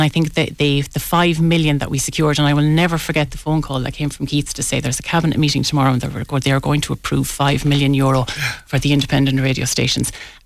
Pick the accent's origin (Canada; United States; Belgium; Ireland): Ireland; Dublin, Leinster; And I said, "Oh, I came from Dublin."